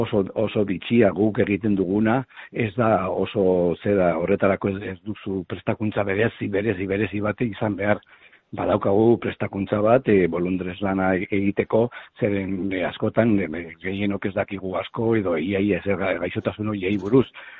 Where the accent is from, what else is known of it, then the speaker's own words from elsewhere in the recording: Opakua, Basque Country, Spain; born there; now in Vitoria-Gasteiz, Spain; Gasteizen bizi naiz, bai. Jaio nintzen Opakuan.